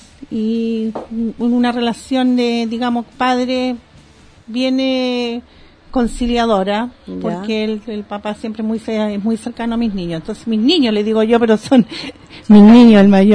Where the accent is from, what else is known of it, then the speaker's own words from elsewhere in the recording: San Miguel, Santiago Metropolitan Region, Chile; born there; now in Vitacura, Chile; Yo vivo en Vitacura, ¿ya? Pero yo nací, curioso, yo nací acá en San Miguel.